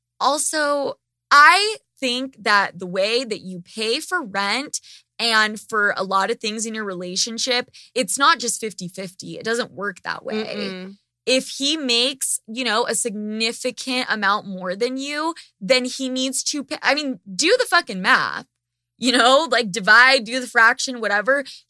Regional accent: Ireland; So just fucking pinch me. I'm Irish.

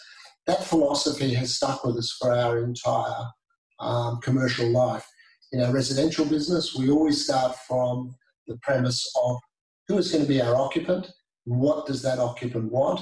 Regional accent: Esk, Queensland, Australia; So I was brought up in Esk in the Brisbane Valley. I came down to boarding school when I was age 11, Brisbane Boys College at Toowong

